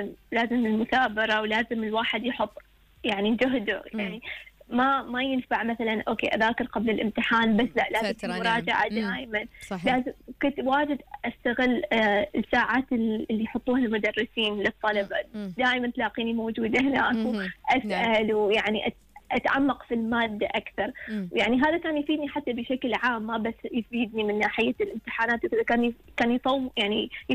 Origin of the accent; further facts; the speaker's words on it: Oman; بس نحن كطلبة عمانيين كنا نحاول إنه دائما نجتمع